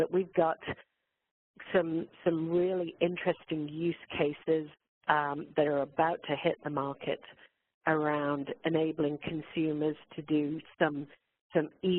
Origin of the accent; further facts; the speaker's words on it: Canada; it is the we're Canadian after all, so that's what we do naturally.